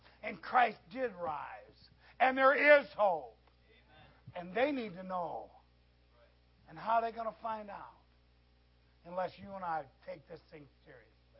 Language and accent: English; United States; I'm an American. I'm an evangelist. I'm called to the American people.